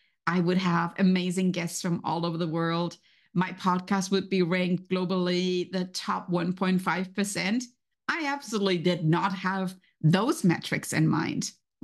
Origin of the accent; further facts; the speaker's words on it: Germany; accent: German; English is a second language; As you can hear from my accent, I have obviously still my German accent, right?